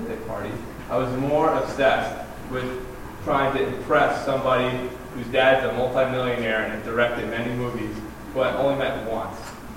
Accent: Connecticut, United States; I grew up in Connecticut, and I grew up in a really affluent place.

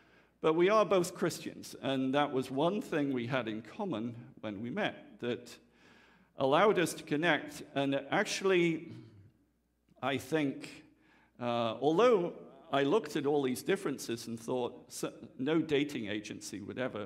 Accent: England, United Kingdom; And I'm an Englishman, and I've been married for 25 years to an American.

